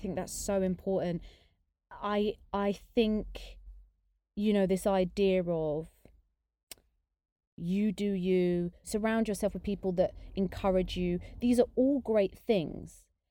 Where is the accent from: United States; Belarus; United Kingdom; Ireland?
United Kingdom; I'm like, oh no, like I'm not Indian enough, and I feel like I can't represent that group. But then I'm like, you know, I'm very, very British